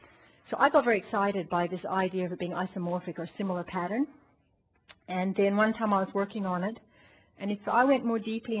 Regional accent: Melbourne, Victoria, Australia; I was from Melbourne. … from Melbourne.

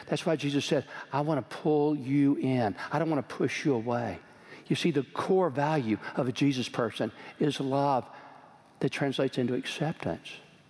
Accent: Texas, United States; I grew up in Texas, and there was this really famous football coach named Darryl Royal.

